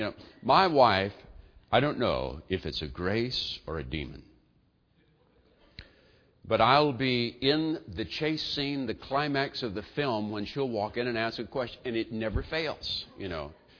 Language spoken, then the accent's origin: English; the South, United States; getting around to it was a phrase I grew up with in the South